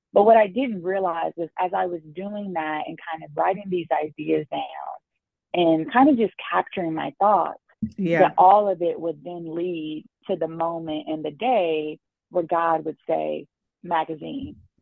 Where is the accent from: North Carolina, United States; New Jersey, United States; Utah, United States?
North Carolina, United States; also born or lived in Florida / Netherlands; now in Dallas, United States; I currently reside in Dallas, Texas, but I am originally from North Carolina, born and raised on the East Coast. 252, as we like to say.